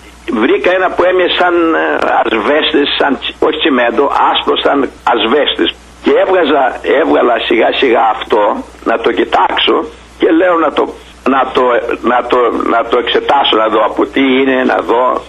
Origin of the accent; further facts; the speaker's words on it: Greece; επειδή είμαι Έλληνας